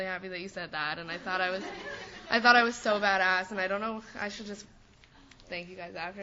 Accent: Canada; I'm from Canada, so the legal drinking age in Canada is 19.

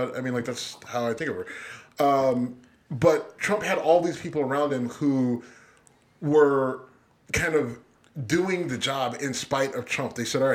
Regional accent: Youngstown, Ohio, United States; I mean, and listen, I love my hometown, but there are some dumb motherfuckers there. if you've ever been to Youngstown.

